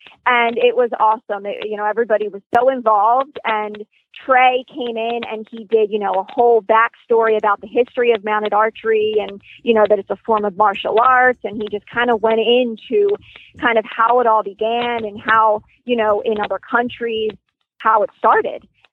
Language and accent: English; Delaware, United States; now in Florida, United States; Well, I am brand new to Florida, so I just recently moved to Florida 2 months ago, so I'm originally from